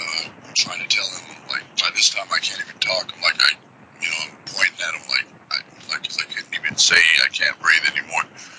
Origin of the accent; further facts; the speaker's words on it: California, United States; I was born out here, but I was raised up there in the North Bay, up there in Sonoma County.